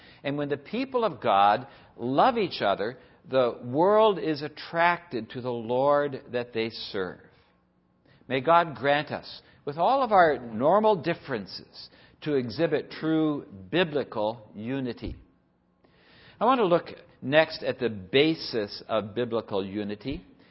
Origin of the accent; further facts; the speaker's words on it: California, United States; Now, when I grew up in Southern California, there were only three television stations available for the three major networks.